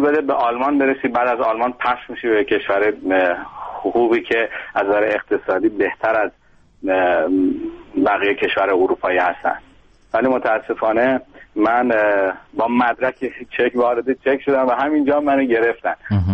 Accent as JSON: {"language": "Persian", "country": "Iran", "moved": "as an adult", "said": "من بدون برنامه از ایران اومدم"}